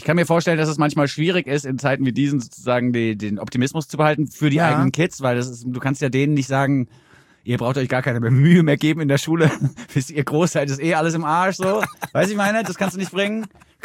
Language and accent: German; Germany; für mich als so West Germany Boy.